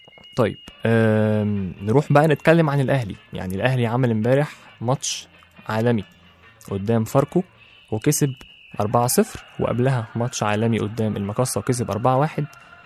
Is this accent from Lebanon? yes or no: no; Upper Egypt, Egypt; أنا راجل صعيدي ولازم أخد حقي